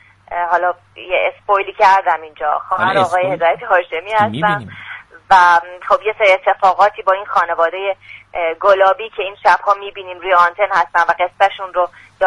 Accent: Mashhad, Razavi Khorasan, Iran; زاده خراسان، در مشهد به دنیا آمدم.

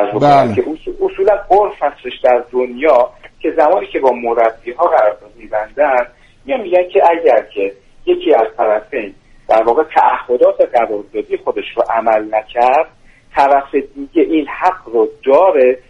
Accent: Iran; من به عنوان یک ایرانی اصلا چنین رویه‌ای رو نمی‌پذیرم

